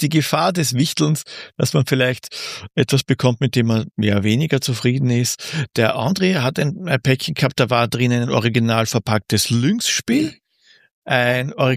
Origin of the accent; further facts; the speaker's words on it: Austria; Das war sehr lustig, als Österreicher anzuschauen.